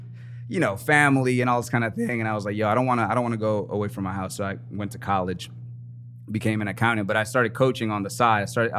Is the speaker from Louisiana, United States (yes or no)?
yes; New Orleans, Louisiana, United States; I'm from New Orleans.